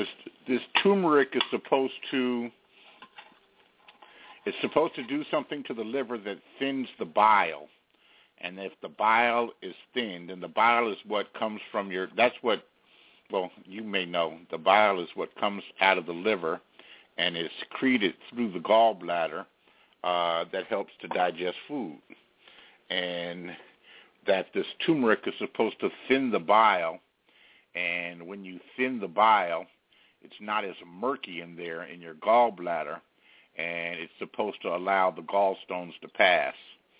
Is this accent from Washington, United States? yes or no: no; Los Angeles, California, United States; now in Bay Area, United States; I'm in the Bay Area now, but I'm from Los Angeles.